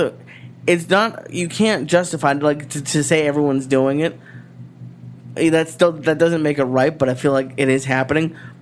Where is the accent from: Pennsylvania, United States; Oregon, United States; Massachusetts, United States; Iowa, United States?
Massachusetts, United States; Boston; I'm always going to like them. I'm from Boston.